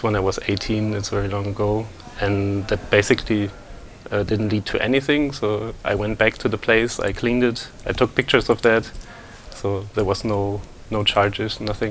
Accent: Meppen, Lower Saxony, Germany; English is a second language; In a small town near the Dutch border in Germany. Mm-hmm. It's called Meppen. It's in the middle of nowhere, basically. It's near Münster and Osnabrück, which would be like the closest, a bit bigger cities.

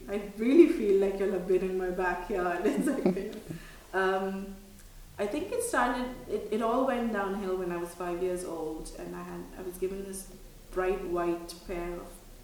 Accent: Tamil Nadu, India; first language Tamil; English is a second language; because I come from Tamil Nadu, which we speak Tamil over there.

